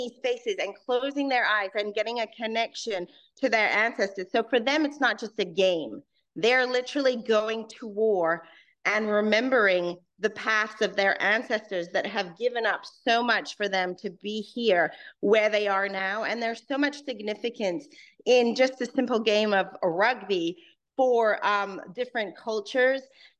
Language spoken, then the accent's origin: English; Hong Kong; growing up in Hong Kong, I was exposed to different kinds of sports that I played also.